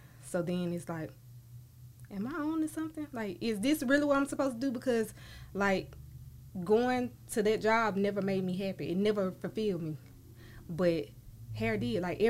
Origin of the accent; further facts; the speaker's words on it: Columbus, United States; So Columbus is my hometown.